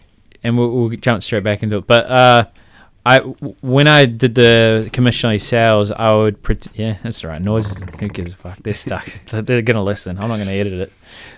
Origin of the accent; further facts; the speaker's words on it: Palmerston North, Manawatū-Whanganui, New Zealand; Palmerston North.